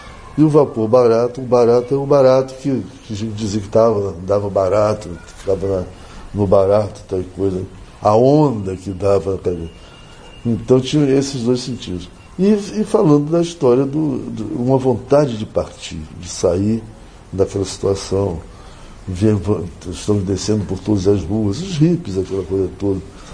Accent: Brazil; eu faço música brasileira porque eu sou brasileiro

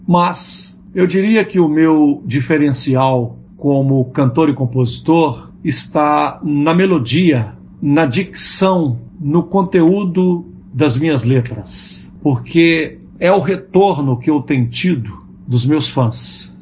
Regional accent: Coluna, Minas Gerais, Brazil; now in Belo Horizonte, Brazil; sou do interior do estado de Minas Gerais, cidade por nome Coluna. Vim para Belo Horizonte a fim de estudar, de trabalhar, e sempre me lembrando da infância e adolescência na fazenda.

